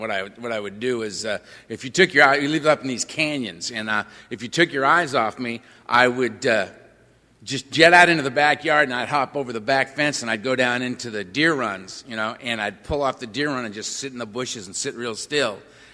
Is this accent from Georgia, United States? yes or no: no; Shreveport, Louisiana, United States; I'm an alcoholic. I'm from Shreveport.